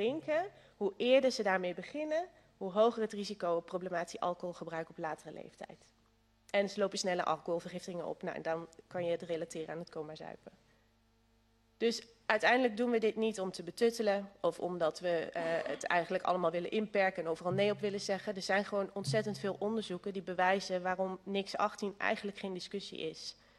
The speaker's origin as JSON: {"language": "Dutch", "region": "Overijssel", "country": "Netherlands", "said": "want wij komen natuurlijk uit Twente. We weten ook wat er in onze cultuur zit. Alcohol is hier een groot onderdeel van de cultuur."}